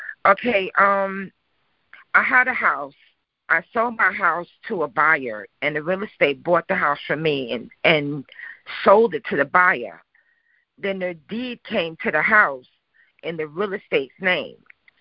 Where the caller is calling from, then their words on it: New York City, New York, United States; calling from New York City.